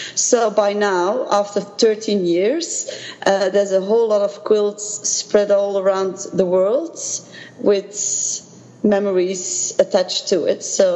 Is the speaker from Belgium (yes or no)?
yes; Belgium; first language Dutch; English is a second language; also born or lived in Doha, Qatar; My mother tongue is Dutch, and so Belgium is very special. We have three mother languages, so Belgian, French, and German.